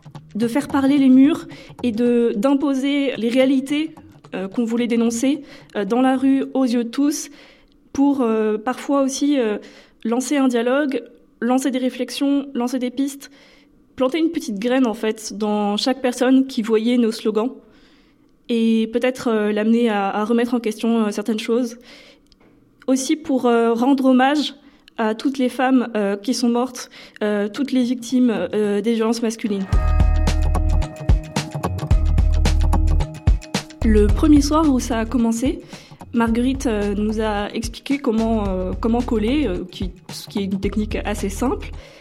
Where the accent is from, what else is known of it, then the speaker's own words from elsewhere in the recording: Versailles, Île-de-France, France; j'ai grandi à Versailles dans une famille catholique traditionnaliste, un milieu assez particulier.